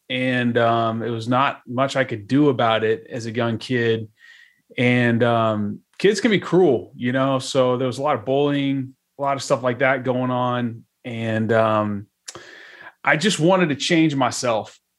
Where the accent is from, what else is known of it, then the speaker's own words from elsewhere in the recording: Dallas, Texas, United States; Yeah, I'm from Dallas, Texas, originally. Homegrown there.